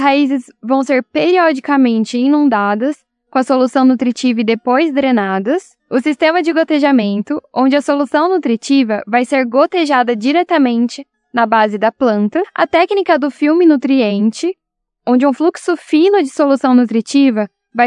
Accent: São Pedro, São Paulo, Brazil; sou de São Pedro, São Paulo.

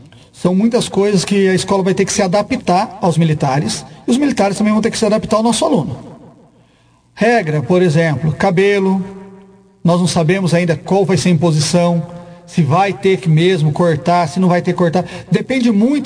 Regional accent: Santa Maria, Brazil; como eu sou de Santa Maria, eu moro em Santa Maria

